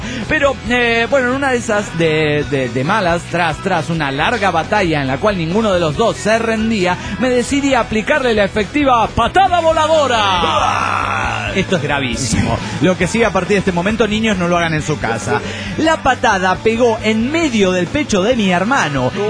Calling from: Tijuana, Baja California, Mexico; de Tijuana

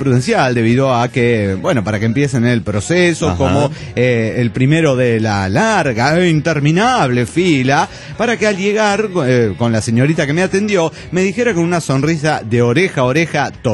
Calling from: Toluca, State of Mexico, Mexico; Aquí, reportándome desde la fría Toluca, más fría que nunca.

